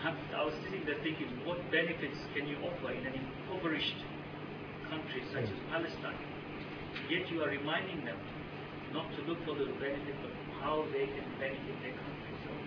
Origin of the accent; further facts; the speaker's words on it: United Kingdom; And I think for all of us here as British Muslims, it's a very important lesson that you have taught to me personally.